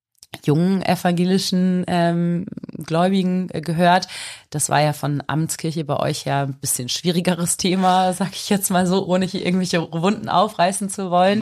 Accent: Huntlosen, Lower Saxony, Germany; Und ich komme aus der Gemeinde Großen Kneten, aus Hundlosen, also gar nicht weit weg vom Blockhaus Ahlhorn.

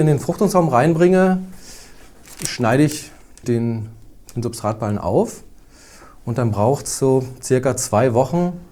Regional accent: Mecklenburg-Vorpommern, Germany; also born or lived in Berlin; Ich komme aus Mecklenburg, bin da geboren und aufgewachsen. Hab dann eine Ausbildung im technischen Bereich gemacht. Bin dann auch nach Berlin gezogen, habe da viele Jahre gewohnt.

